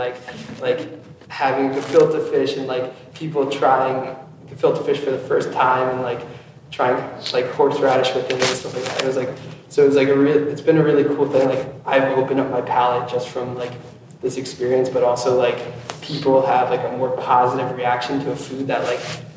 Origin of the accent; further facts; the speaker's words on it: Florida, United States; I'm from Florida.